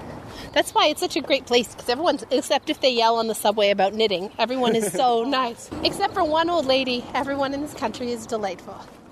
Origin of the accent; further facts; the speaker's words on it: Canada; Lucky I'm Canadian.